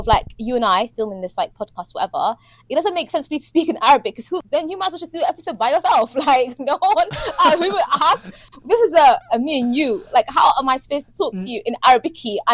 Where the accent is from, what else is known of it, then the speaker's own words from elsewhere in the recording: Somalia; Because, like, our parents took us, like, back home, like, to Somalia. Guys, I'm from Somalia, period. Shout out to Somalia.